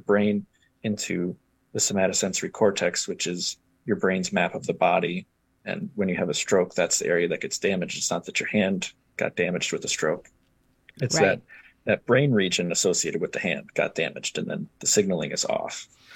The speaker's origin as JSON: {"language": "English", "town": "Oshkosh", "region": "Wisconsin", "country": "United States", "tie": "born or raised there", "said": "I graduated from Concordia University in 2019, and I grew up and born and raised in Oshkosh."}